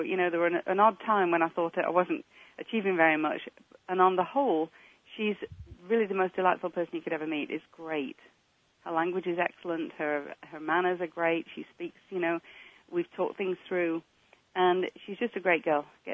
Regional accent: England, United Kingdom; accent: English; now in Canada; when I was brought up in England, you can hear I'm English

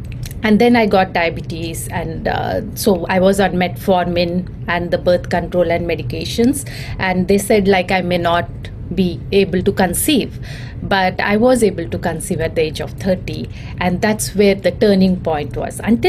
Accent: India; Because born and brought up in India, that time it was more like a taboo subject to talk about

